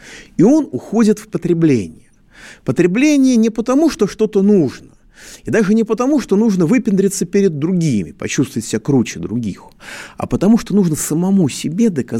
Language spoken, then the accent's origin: Russian; Moscow, Russia; я москвич